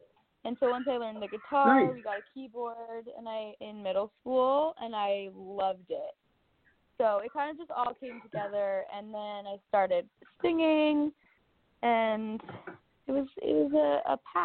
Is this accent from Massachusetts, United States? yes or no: no; New York, United States; Yeah, I mean, I grew up in New York. I'm definitely a New Yorker at heart.